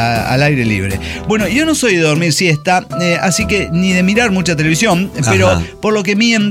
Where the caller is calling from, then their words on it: Buenos Aires, Argentina; de Buenos Aires, Argentina.